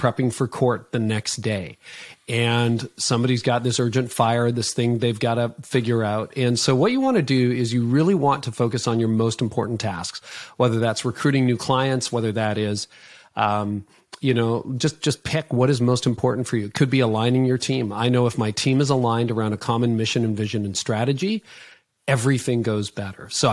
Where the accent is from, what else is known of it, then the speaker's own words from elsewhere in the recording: Canada; And I'm Canadian, so we're kind of like Switzerland. Okay, we're neutral. And most of the people I work with are in the US, but I happen to live in Canada.